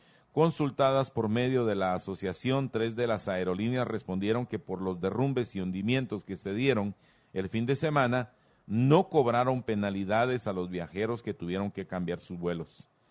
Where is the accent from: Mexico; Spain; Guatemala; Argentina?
Guatemala; somos todos los guatemaltecos los que perdemos